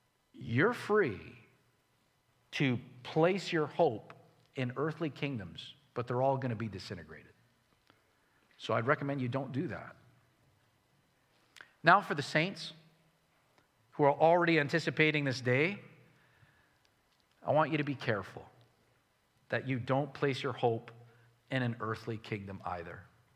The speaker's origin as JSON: {"language": "English", "country": "Canada", "said": "I'm like, what? I'm Canadian."}